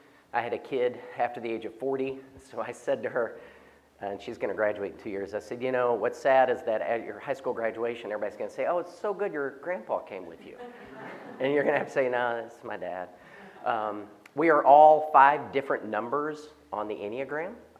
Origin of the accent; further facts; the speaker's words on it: Arkansas, United States; He grew up in Fayetteville. I grew up in Arkansas. So I'm a Razorback fan.